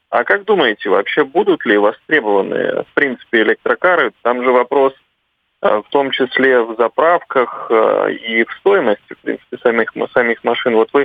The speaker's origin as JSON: {"language": "Russian", "region": "Moscow", "country": "Russia", "said": "я вот из Москвы."}